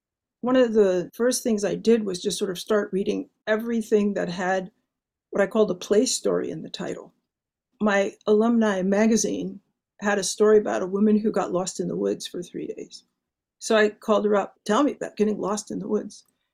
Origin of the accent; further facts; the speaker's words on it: United States; as an American, I couldn't go, as a Black woman, I couldn't go.